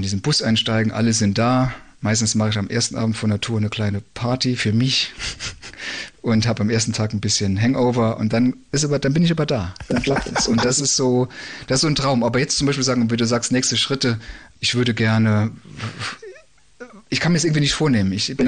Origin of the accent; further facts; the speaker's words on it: Saarbrücken, Saarland, Germany; ich komme aus Saarbrücken, wir haben jedes Jahr das Ziel aufzusteigen, es klappt nicht.